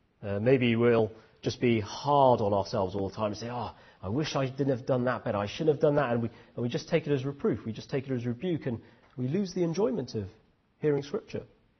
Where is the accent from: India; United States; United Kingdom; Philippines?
India; as you can probably tell, I'm Indian. I was born in India, raised in an Indian family. I'm 100% Indian.